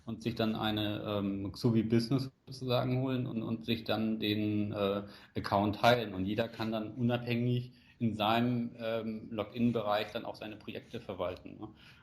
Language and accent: German; Hamburg, Germany; now in Cologne, Germany; Ich bin ja eigentlich Hamburger, lebe jetzt seit 3 Jahren in Köln oder 3,5 Jahren jetzt schon